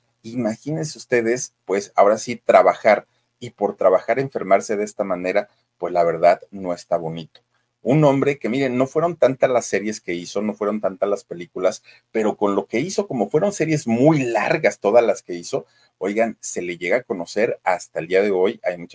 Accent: Mexico; now in Spain; Soy mexicana, pero vivo en España.

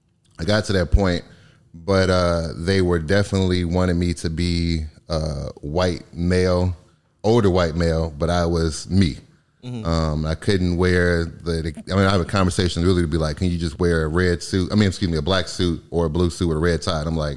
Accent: Michigan, United States; That's in Michigan. I'm from Michigan originally.

